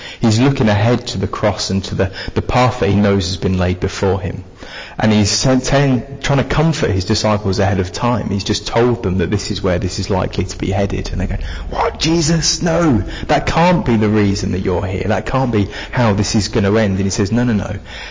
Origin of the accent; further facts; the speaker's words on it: Cambridge, East of England, United Kingdom; So my parents are both from North London, but I am not from North London. I'm from Cambridge, is where I'm from. But I've got bits of Essex, bits of North London, bits of Rotherham and bits of Lincolnshire by now.